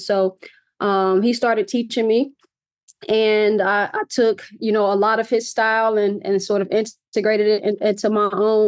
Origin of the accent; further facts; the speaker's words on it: Chicago, Illinois, United States; And it's something that is integral to growing up in Chicago. It's a staple of Chicago cultural identity, Black Chicago cultural identity. And it's been super important to my upbringing.